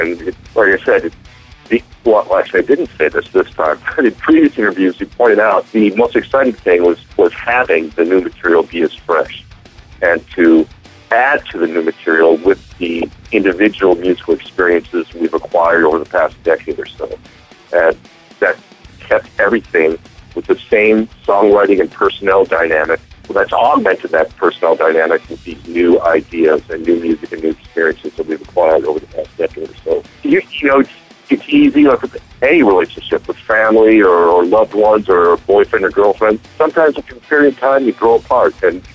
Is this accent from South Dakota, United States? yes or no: no; Chicago, Illinois, United States; now in Seattle, United States; I mean, a couple of us moved to Seattle from Chicago. We were raised in Chicago. I was born in Seattle, but raised in Chicago.